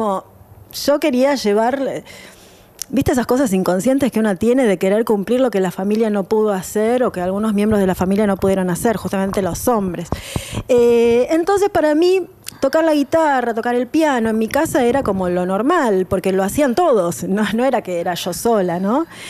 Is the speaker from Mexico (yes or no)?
no; Buenos Aires, Argentina; en el Sanatorio Cruz Palermo, y viví toda mi vida en Palermo, toda mi vida hasta que me fui, ¿no? Pero sí, nací, soy una chica de acá, de Capital.